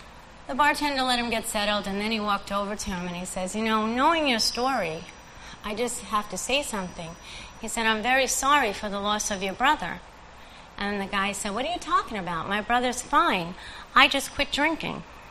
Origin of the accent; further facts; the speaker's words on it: New York City, New York, United States; Growing up in Brooklyn, drinking was an activity.